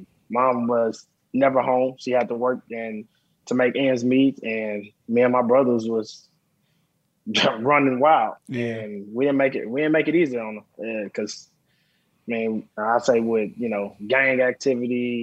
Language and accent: English; Dallas, Texas, United States; Dallas, Texas.